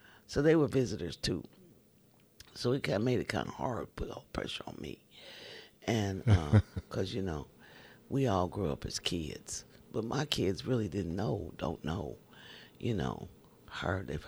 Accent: Kansas, United States; We grew up as kids in Kansas.

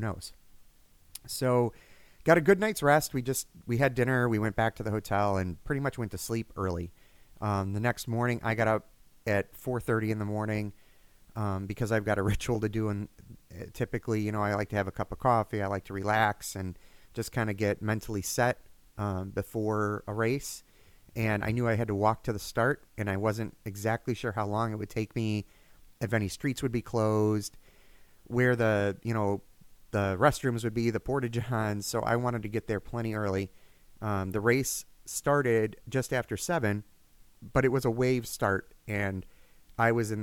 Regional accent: Champaign, Illinois, United States; born, down in Champaign-Urbana.

